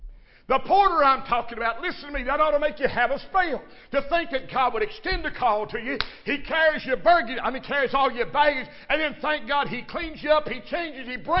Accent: Crab Orchard, Kentucky, United States; born and raised in Crab Orchard, Kentucky, a hoodlum.

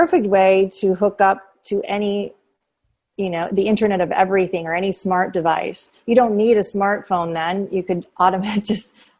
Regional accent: Dearborn, Michigan, United States; I'm from Dearborn, Michigan, so we believe in Henry Ford.

